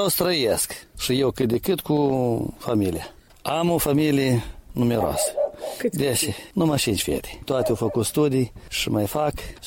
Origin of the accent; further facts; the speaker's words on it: Moldova; Noi suntem moldoveni și apucăm tot